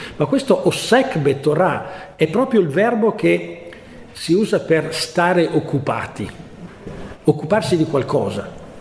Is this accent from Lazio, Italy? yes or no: yes; Rome, Lazio, Italy; dico nostro perché io vengo da Roma